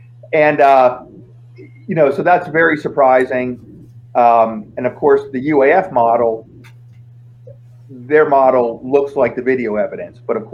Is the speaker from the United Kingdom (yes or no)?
no; United States; just as a person, and as an American, as a veteran, and as an engineer.